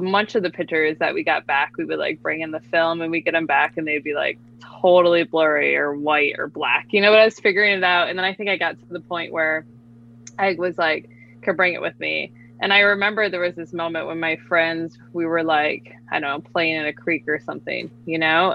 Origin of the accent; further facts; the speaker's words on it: Michigan, United States; I'm from Michigan. There's this art college called Kendall, and went there for the summer a couple times